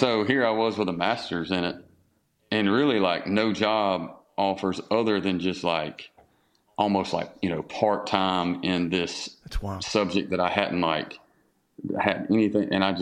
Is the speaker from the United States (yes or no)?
yes; Harlem, United States; formed a band with a great friend of mine named Alex Hintz from back home in Harlem.